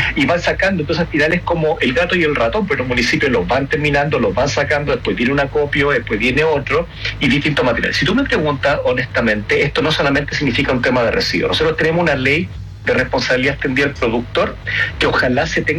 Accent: Iquique, Tarapacá, Chile; Yo soy de Iquique.

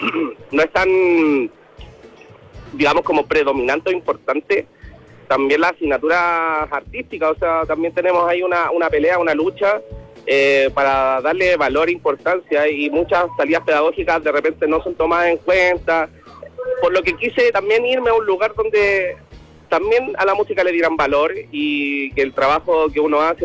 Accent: Melipilla, Santiago Metropolitan Region, Chile; Yo vengo desde Melipilla a trabajar

